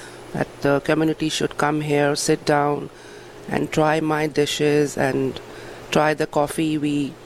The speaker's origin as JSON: {"language": "English", "country": "India", "also_born_or_lived": "Europe", "second_language": "English", "moved": "as an adult", "said": "I'm from India, and I lived in Europe for 20 years. I came here and I have 3 kids."}